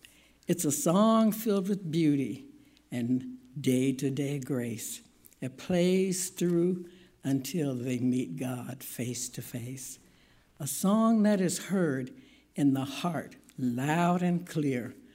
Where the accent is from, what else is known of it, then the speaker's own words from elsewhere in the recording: Urbana, United States; I'm from Urbana